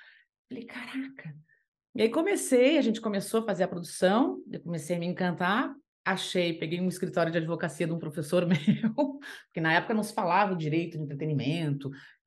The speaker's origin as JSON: {"language": "Portuguese", "town": "Curitiba", "region": "Paraná", "country": "Brazil", "said": "Eu sou de Curitiba, morava em Curitiba"}